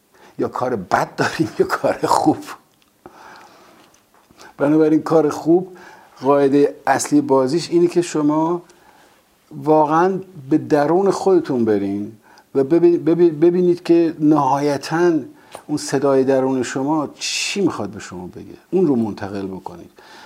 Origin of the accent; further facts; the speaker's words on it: Iran; به عنوان یک ایرانی